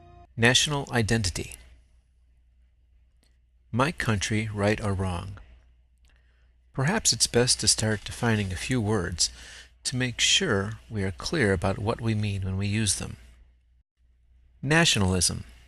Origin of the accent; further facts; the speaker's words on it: Chicago, Illinois, United States; I grew up in Chicago, a large city whose history is one of immigration. My father was born in Mexico, and my mother's parents were from Poland.